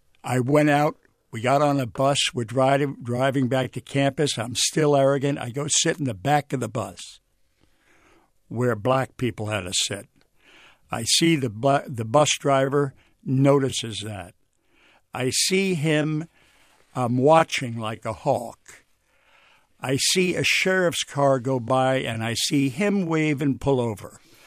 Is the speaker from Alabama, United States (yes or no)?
no; New York, United States; where are you from? I said, New York.